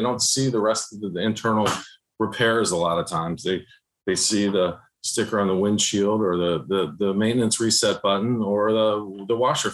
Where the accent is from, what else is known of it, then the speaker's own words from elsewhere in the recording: Vienna, Virginia, United States; You know, we won state tournaments and competed at the national level just for my community, you know, growing up in Vienna, Virginia.